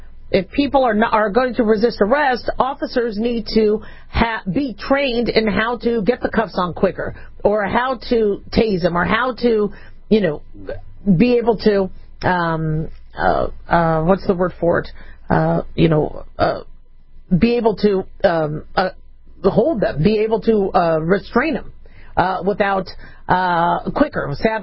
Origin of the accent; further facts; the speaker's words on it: California, United States; I'm from California. I had a lot of hopes. I think California is one of the most amazing states.